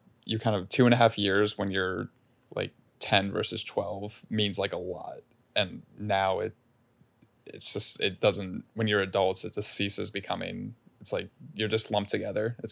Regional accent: Virginia, United States; No, we grew up in Northern Virginia. I call it suburbia hell.

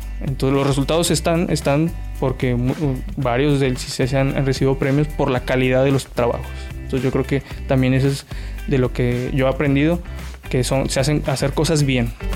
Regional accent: Querétaro, Mexico; Yo vengo del estado de Querétaro, de la capital.

